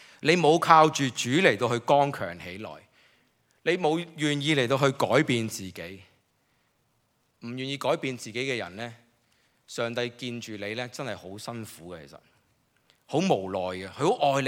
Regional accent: China; 有时候我们中国人很看面子，

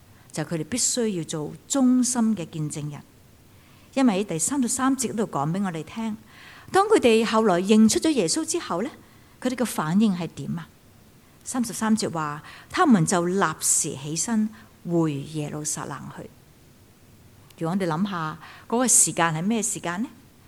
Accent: Hong Kong; 如果这两个门徒是我们香港人，就一定会怎样？

